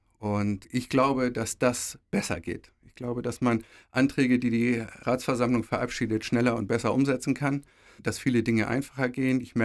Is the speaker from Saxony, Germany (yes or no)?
no; Heide, Schleswig-Holstein, Germany; ich bin in Heide geboren, hier zur Schule gegangen, Kindergarten und so weiter, Lehre. Und das ist, ich selber als Person bin 100% Heide. Ich kenne die Heiderinnen und Heider